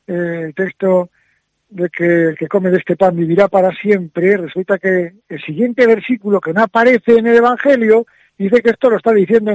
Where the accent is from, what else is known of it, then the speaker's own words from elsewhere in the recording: Castile and León, Spain; Sí, bueno, en la raya, pero estuve muchos años yo por la raya y me fue muy bien, muy bien.